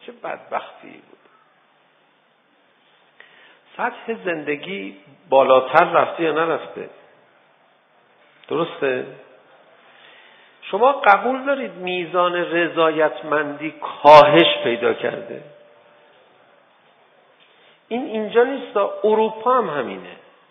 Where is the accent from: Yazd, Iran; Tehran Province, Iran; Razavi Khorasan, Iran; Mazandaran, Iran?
Tehran Province, Iran; Tehran; ما بچگیمون یادمونه دیگه، تو تهران سرچشمه بودیم، بعد محله های دیگه تهران بودیم